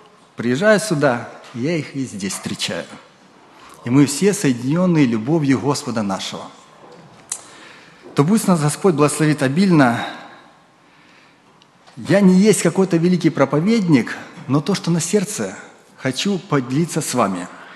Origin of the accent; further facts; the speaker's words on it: Kharkiv, Kharkiv Oblast, Ukraine; now in Israel; я приехал из Израиля, тут некоторые друзья мои, а вообще-то я из Харькова, вообще-то.